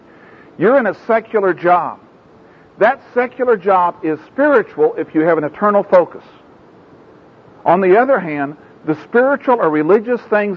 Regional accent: Oklahoma City, Oklahoma, United States; not because I'm a minister from Oklahoma City, but because I sell Afro-Sheen.

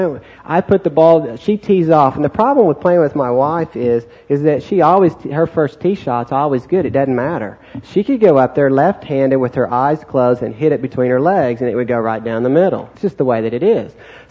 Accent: Oklahoma, United States; I grew up in Oklahoma.

